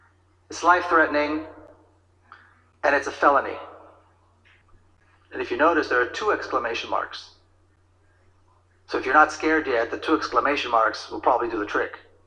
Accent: Jerusalem, Jerusalem District, Israel; English is a second language; now in United States; I grew up in Jerusalem. I was born and raised in Jerusalem, a mixed city.

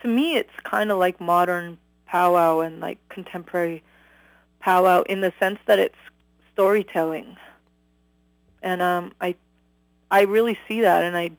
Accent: Calgary, Alberta, Canada; now in Vancouver, Canada; and I'm from Calgary, but currently live in Vancouver.

